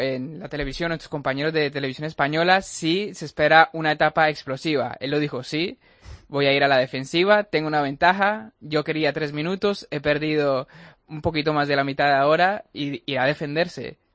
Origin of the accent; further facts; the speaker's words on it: Colombia; Yo, que soy colombiano